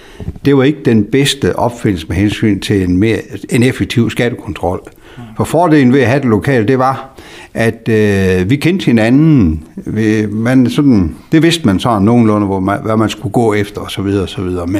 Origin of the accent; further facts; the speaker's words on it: Ribe, Region of Southern Denmark, Denmark; jeg er indvandret sydfra. Det er det mange, der gør, men det er på en rigtig side af grænsen i det her tid, jeg kommer fra Ribeområdet.